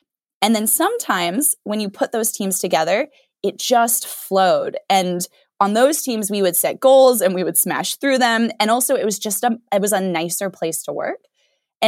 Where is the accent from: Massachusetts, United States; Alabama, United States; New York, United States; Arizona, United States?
Arizona, United States; also born or lived in Stanford, United States; I grew up in Arizona and then did my college degree out at Stanford.